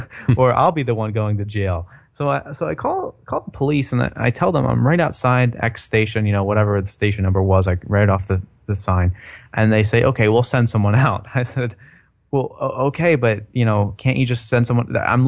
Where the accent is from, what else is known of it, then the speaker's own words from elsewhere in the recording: Philadelphia, Pennsylvania, United States; now in Austin, United States; I just moved to Austin. I'm actually from Philadelphia, where you're not even allowed to own a weapon.